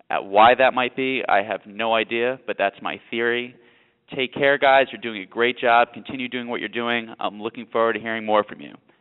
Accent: New York City, New York, United States; I'm from New York City.

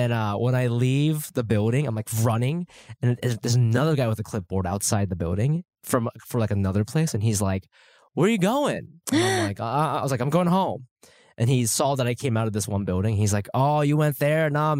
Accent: United States; So I, because I grew up in America, I just have this like, or like, I've been living in New York.

